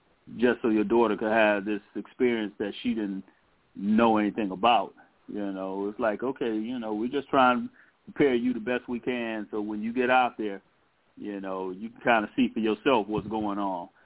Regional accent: Detroit, Michigan, United States; especially growing up in Detroit, you know, one of the most segregated cities in the country

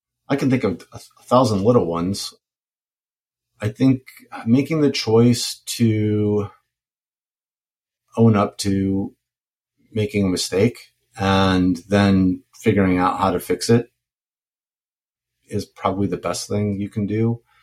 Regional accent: Wisconsin, United States; I grew up in the Midwest in Wisconsin, and there you have, you know, a couple of big cities, but mostly all these small towns that are, you know, 10 minutes apart from each other.

